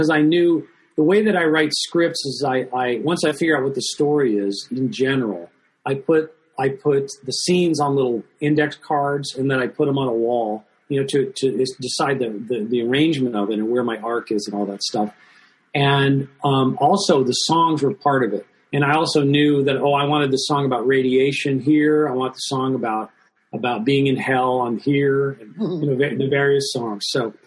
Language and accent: English; United States; So I say Roberta because I'm an American.